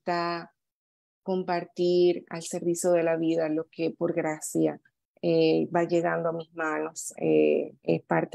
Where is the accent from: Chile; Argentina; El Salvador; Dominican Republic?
Dominican Republic; cualquier cosa que tenga que ver con mi tierra, la República Dominicana